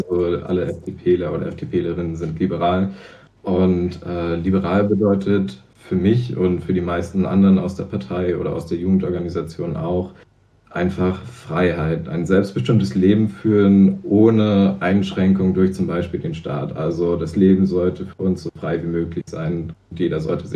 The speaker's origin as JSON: {"language": "German", "town": "Zingst", "region": "Mecklenburg-Vorpommern", "country": "Germany", "said": "von Usedom nach Rügen und dann nach Zingst, da wo ich herkomme"}